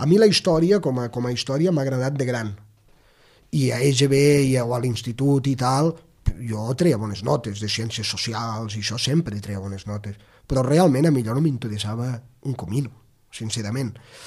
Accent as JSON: {"language": "Catalan", "town": "Barcelona", "region": "Catalonia", "country": "Spain", "tie": "born there", "said": "A veure, jo soc, el carnet d'identitat hi diu que vaig néixer a Barcelona"}